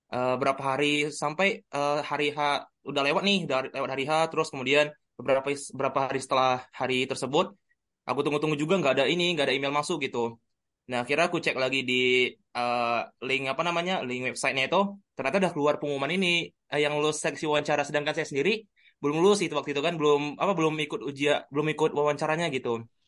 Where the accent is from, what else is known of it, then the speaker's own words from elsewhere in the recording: Aceh, Indonesia; karena kan teman-teman pada daftar nih kan, saya kan dari Aceh nih.